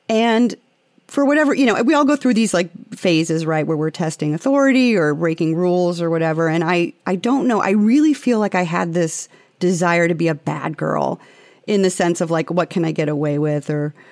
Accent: Kent, Ohio, United States; So I grew up in Kent, Ohio, which is most famously known for the Kent State shootings in 1970 on the Kent State campus.

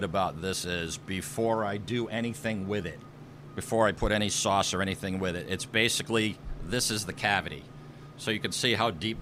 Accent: Stratford, Connecticut, United States; Family from Sicily on my grandma's side. We grew up in the Stratford area.

